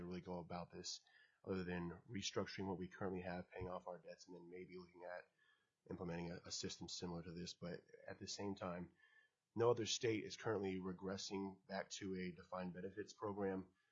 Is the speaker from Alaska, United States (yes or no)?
yes; Anchorage, Alaska, United States; I'm here on my own behalf from Anchorage, Alaska. Born and raised in Anchorage, Alaska.